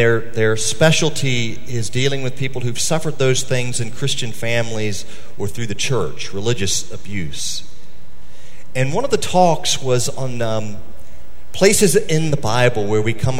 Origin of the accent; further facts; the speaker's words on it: Virginia, United States; our elementary school in the little town where I grew up in Virginia got a new principal